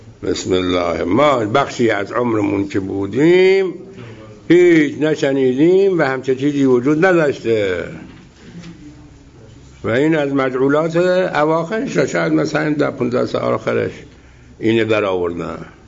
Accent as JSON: {"language": "Persian", "country": "Iran", "said": "منم هم خب بچه ایرانم دیگه و بودم هم قبل زمان شاه،"}